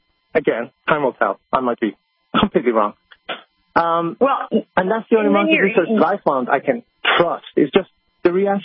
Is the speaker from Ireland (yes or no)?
yes; Ireland; and I'm from Ireland